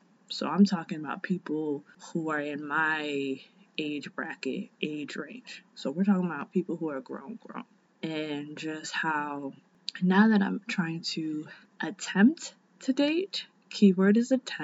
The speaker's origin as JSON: {"language": "English", "region": "New Jersey", "country": "United States", "moved": "yes", "lives_now": "South Korea", "said": "how I came from New Jersey to South Korea"}